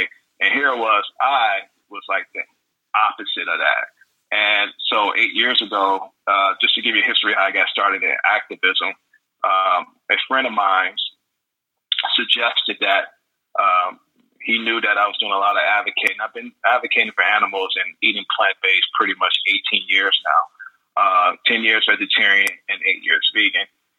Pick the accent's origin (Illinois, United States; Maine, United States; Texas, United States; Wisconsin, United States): Illinois, United States; Chicago; I do come from humble beginnings in Chicago. I grew up in Chicago